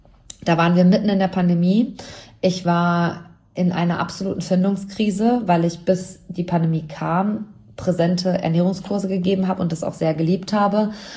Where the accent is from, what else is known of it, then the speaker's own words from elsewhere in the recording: Hamm, North Rhine-Westphalia, Germany; im Cineplex hier in meiner Heimatstadt in Hamm